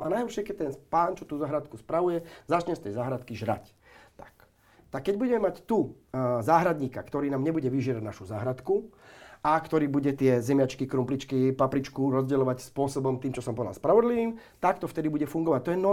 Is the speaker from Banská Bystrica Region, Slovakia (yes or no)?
yes; Halič, Banská Bystrica Region, Slovakia; ja sa dávno vyjadrujem v mojej rodnej dedine v Haliči.